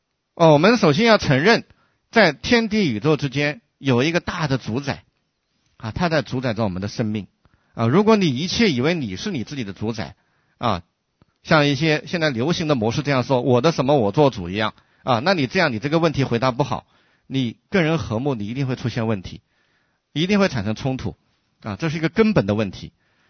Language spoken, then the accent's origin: Chinese; China; 我们中国人常说的人生一世，草木一秋